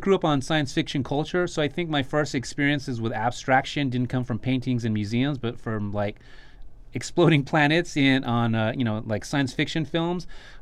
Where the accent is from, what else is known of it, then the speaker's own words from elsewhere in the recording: El Paso, Texas, United States; now in Los Angeles, United States; growing up in El Paso and growing up in the desert and also the open spaces here of Lubbock also too